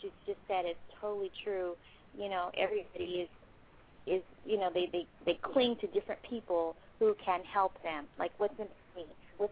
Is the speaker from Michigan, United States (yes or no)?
no; California, United States; now in New York, United States; I grew up in California, and I just moved to New York, so I've been here about 3.5 months.